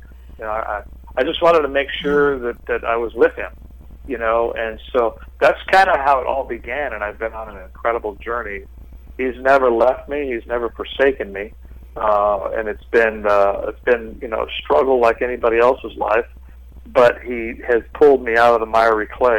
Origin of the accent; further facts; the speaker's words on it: United States; born there; I was born here in the United States.